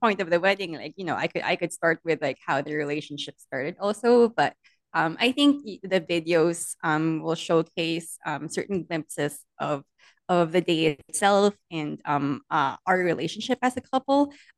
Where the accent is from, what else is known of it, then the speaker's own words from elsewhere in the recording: Philippines; moved away; I'm an immigrant from the Philippines